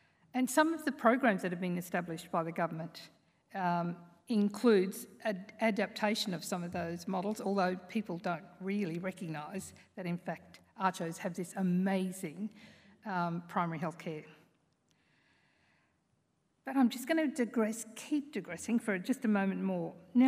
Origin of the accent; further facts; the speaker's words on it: Queensland, Australia; just because I come from North Queensland